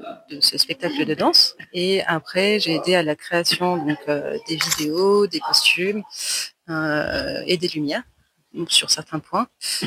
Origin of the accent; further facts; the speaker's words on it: Chartres, Centre-Val de Loire, France; also born or lived in South Korea; je suis artiste pluridisciplinaire et je viens de Chartres.